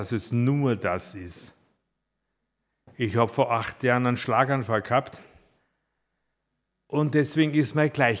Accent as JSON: {"language": "German", "region": "Vienna", "country": "Austria", "lives_now": "Uetersen, Germany", "said": "Wenn ihr in meiner Aussprache ein bisschen was Komisches hört, ich bin Wiener. Also man darf es ein bisschen hören manchmal, ne?"}